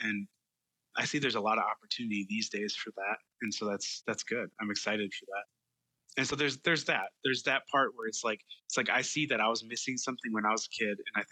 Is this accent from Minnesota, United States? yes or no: yes; Brooklyn Park, Minnesota, United States; One of them is that I grew up in Brooklyn Park and Brooklyn Center area. And so I grew up kind of urban, like not in the cities, but like in the kind of first ring, second ring suburbs, very diverse community.